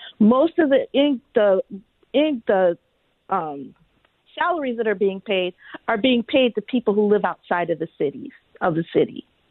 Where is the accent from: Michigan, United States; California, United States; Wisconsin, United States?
Michigan, United States; Detroit; I'm from Detroit, and I understand Detroit. Detroit is not Rochester.